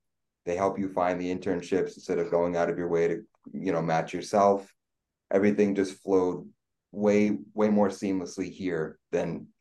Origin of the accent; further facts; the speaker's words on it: Ashland, Massachusetts, United States; I grew up in Ashland, which is about an hour away from here.